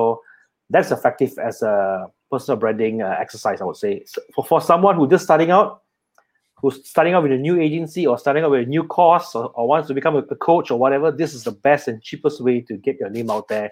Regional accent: Malaysia; like how you thought I was from US and I was actually from Malaysia.

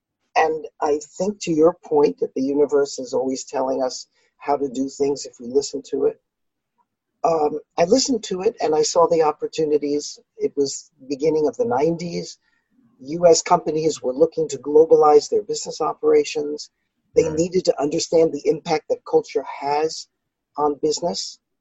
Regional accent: Brooklyn, New York, United States; So I grew up in New York City, in Brooklyn, one of the most multicultural places in the world.

